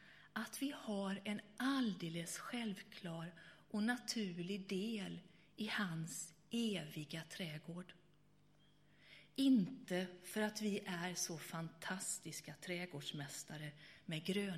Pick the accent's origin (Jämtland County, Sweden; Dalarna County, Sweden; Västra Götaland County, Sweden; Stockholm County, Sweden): Västra Götaland County, Sweden; Borås; när jag tänker på ordet nåd så är jag tillbaka i min hemstad Borås.